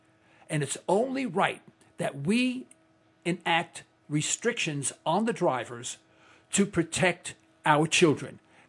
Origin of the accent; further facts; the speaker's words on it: New York City, New York, United States; I was born and raised in Manhattan, East Harlem, on First Avenue. I was born, I think, 115th Street. Then we moved to 123rd Street.